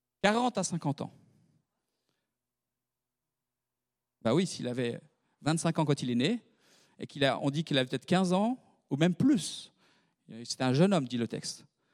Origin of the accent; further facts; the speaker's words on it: Switzerland; Ça, c'est bien quand on est Suisse. On prend notre temps.